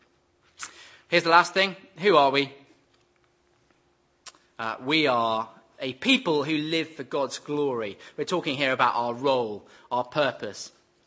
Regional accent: United Kingdom; it just says I'm British

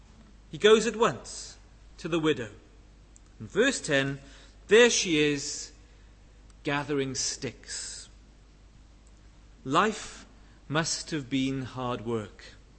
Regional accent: Wales, United Kingdom; So although I'm from South Wales, in some respects my gifting means I'm better at doing ministry in North Harts than I was in Bridgend.

